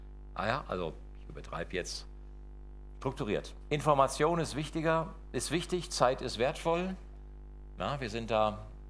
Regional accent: Hagen, North Rhine-Westphalia, Germany; für euch bin ich ja Norddeutscher, wobei ich dann immer schmunzeln muss, wenn ihr auf der Landkarte Deutschlands guckt, liegt Hagen quasi mittendrin.

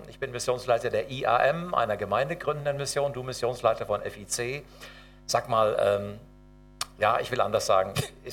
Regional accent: Germany; Ich bin Deutscher.

